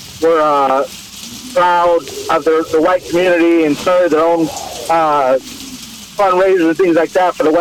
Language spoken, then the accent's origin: English; Arizona, United States; I myself am Hispanic, born and raised in Arizona.